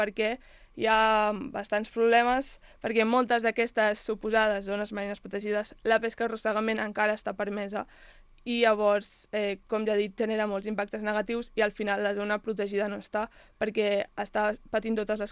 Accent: Catalonia, Spain; Jo he decidit centrar-me en el Mediterrani, més concretament en Catalunya, perquè és d'on soc i del que conec més.

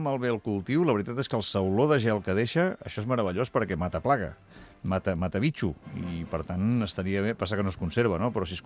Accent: Catalonia, Spain

